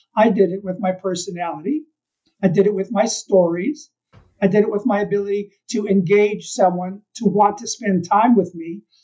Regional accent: Chicago, Illinois, United States; I grew up in Chicago watching these wonderful Road to Zanzibar movies and all kinds of comedies and things.

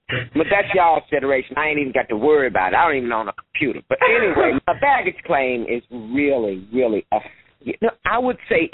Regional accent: St. Louis, Missouri, United States; I was so clear on who she was, because I'm from St. Louis, you know.

